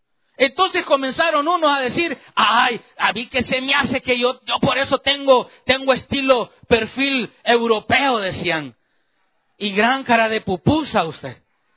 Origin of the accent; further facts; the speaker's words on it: Chalatenango, El Salvador; mi bisabuela allá en el pueblo, allá en mi tierra, en Salvador, en Chalatenango, habían dejado un baúl?